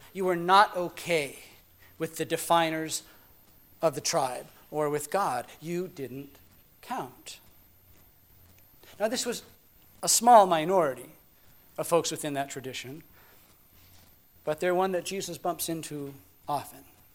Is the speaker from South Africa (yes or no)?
no; Scotland, United Kingdom; Actually, I'm Scottish, but...